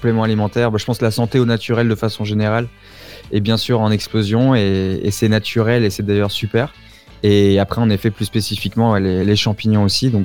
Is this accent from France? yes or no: yes; Auvergne-Rhône-Alpes, France; moved away as an adult; also born or lived in Colombia; Alors d'où je viens, déjà je suis originaire du sud de la France, de la Drôme Provençale, plus belle région de France pour ceux qui connaissent.